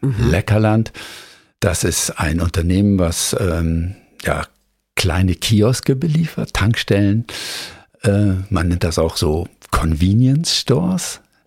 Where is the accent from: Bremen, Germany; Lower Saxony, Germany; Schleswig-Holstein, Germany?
Lower Saxony, Germany; Elisabethfehn; Und ich komme aus Norddeutschland, aus Elisabethfehn. Das ist so in der Nähe von Ostfriesland. Lea ist da so eine etwas größere Stadt.